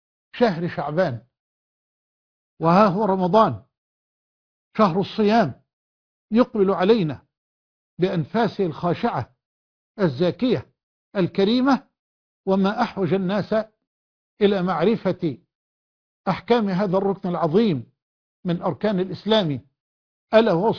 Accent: Egypt; وأسأله سبحانه أن يحفظ على بلدنا مصر

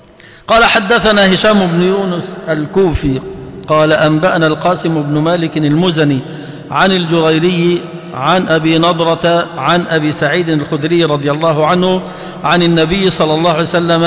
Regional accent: Egypt; احنا أول ما كنت في اليمن فإحنا مصريين

